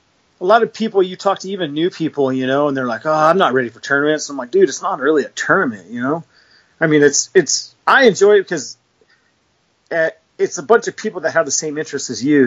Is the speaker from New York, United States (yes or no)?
no; California, United States; I grew up in SoCal on a dairy farm.